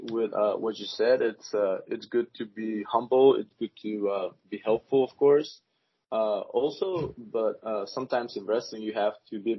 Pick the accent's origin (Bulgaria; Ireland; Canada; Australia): Bulgaria; English is a second language; now in United States; I'm in Georgia now. That's a great question. Thank you for that question. Living, growing up in Bulgaria and living there, it's, as you said, very different.